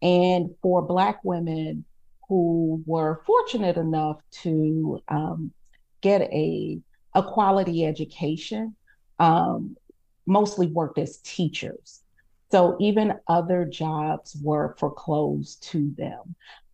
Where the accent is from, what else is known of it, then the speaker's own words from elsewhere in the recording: Atlanta, Georgia, United States; My interest in Black history also stemmed from growing up in Atlanta, Georgia, a city where Black history just surrounds you.